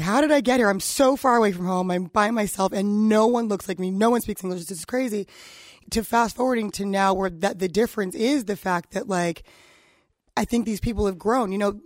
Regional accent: New York, United States; I had no idea that anyone would ever think that this was odd, or that because I was from New York, or that I was black, or that I was a girl

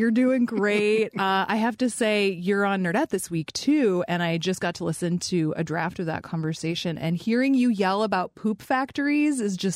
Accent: Fairbanks, Alaska, United States; I grew up in Fairbanks, which is about 400 miles north of Anchorage.

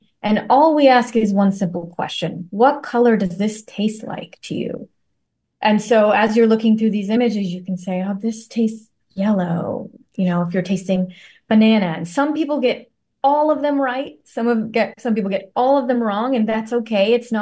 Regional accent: India; I mean, you know, I'm Indian.

